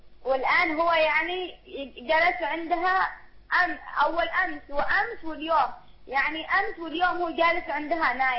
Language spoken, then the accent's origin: Arabic; Taiz, Taiz Governorate, Yemen; انا من تعز